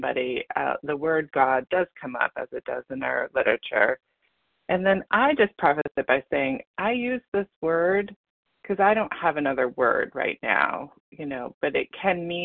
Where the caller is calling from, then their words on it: Massachusetts, United States; I'm calling from Massachusetts.